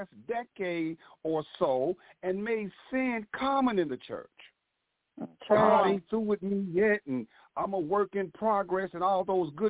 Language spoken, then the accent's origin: English; Texas, United States; Well, we're from Georgetown, Texas, Round Rock, Texas, Killeen, Texas.